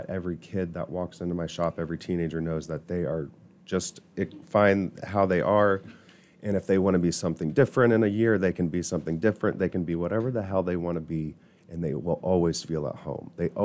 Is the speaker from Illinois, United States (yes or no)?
no; New Palestine, Indiana, United States; I guess being a gay child in where I grew up in New Palestine, there wasn't really any place that I felt like was home